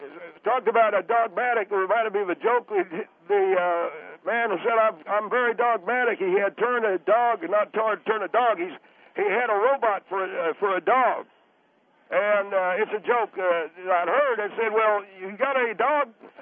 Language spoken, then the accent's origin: English; Northeast, United States; I didn't say party. I said party. Party. I'm sorry. I come from the Northeast.